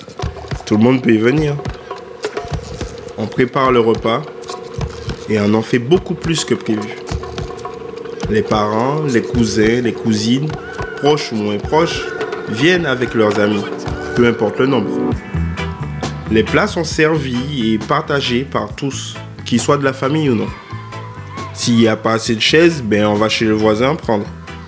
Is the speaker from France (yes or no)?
yes; Guadeloupe, France; Moi, je viens de Guadeloupe.